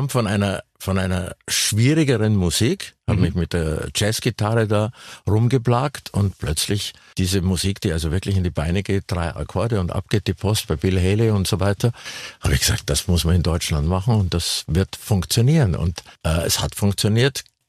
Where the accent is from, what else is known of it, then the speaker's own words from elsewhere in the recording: Austria; Ich bin in Österreich aufgewachsen.